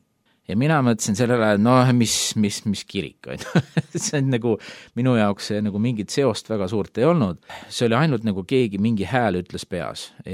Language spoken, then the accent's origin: Estonian; Tallinn, Harju County, Estonia; kuna me ise oleme Pääskülast ja Nõmmelt päriteks.